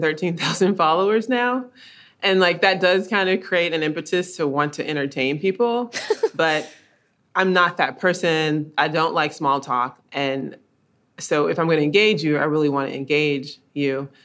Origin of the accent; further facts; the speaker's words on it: Columbus, Georgia, United States; growing up in Columbus, Georgia, with my father being one of the first Black dentists in the city, and it being a small city, like, everybody kind of knew who you were.